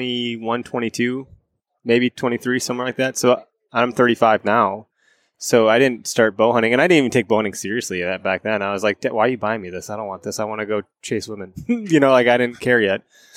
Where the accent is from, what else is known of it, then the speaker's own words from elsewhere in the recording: Wisconsin, United States; Yeah. The Nicolet National Forest in Wisconsin. So northern Wisconsin.